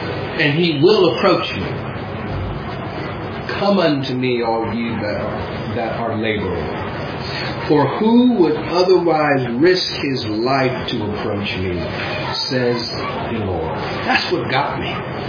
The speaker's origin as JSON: {"language": "English", "country": "United States", "said": "And as an American, I have to make sure that I'm gracious and I'm kind."}